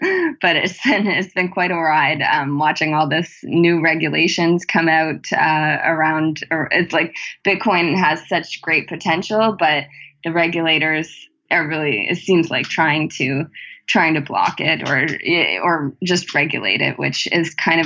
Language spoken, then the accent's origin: English; Canada; I grew up in Canada